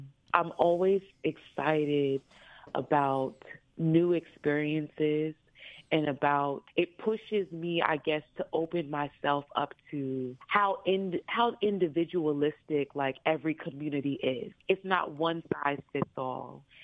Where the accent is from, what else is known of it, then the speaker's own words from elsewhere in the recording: Washington, District of Columbia, United States; I've added a few things that remind me of my hometown, Washington, D.C., and that remind me of my alma mater, Howard University.